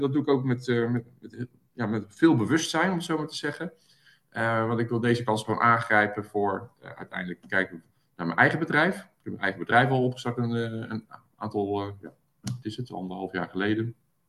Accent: Zoetermeer, South Holland, Netherlands; Ik kom uit Zoetermeer, woon in Zoetermeer, woon in Amsterdam.

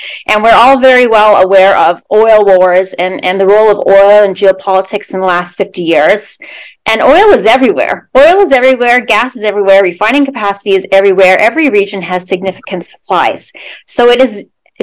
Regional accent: Saskatchewan, Canada; I'm from Saskatchewan originally, so I love to talk about potash and uranium

